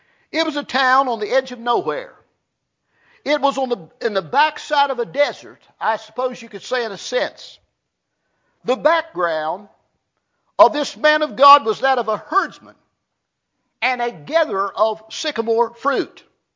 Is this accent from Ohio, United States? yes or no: no; Clifftop, West Virginia, United States; also born or lived in Smokeless Hollow; I was born in Fayette County, West Virginia. It was 1898. was a coal mining camp. I have people giving me a funny look today every time I tell them that I'm from Clifftop.